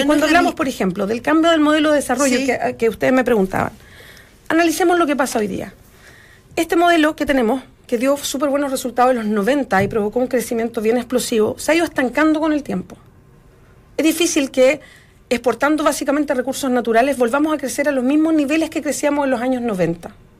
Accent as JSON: {"language": "Spanish", "country": "Chile", "said": "para encontrarnos como chilenos"}